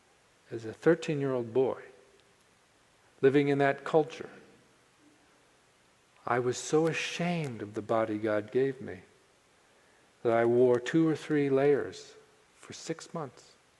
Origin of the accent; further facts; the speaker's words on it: Wisconsin, United States; growing up in Wisconsin as a young boy